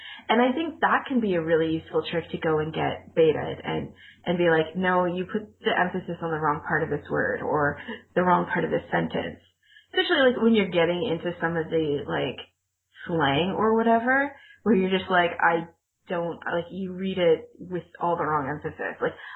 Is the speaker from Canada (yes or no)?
yes; Canada; accent: Canadian; no way in hell am I trying to do this in anything but my Canadian accent